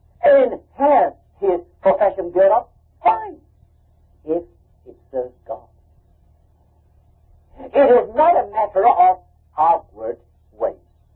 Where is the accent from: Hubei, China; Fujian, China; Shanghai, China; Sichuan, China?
Shanghai, China; In China, in Shanghai. You know, I was brought up in Shanghai. I mean, that's my native city.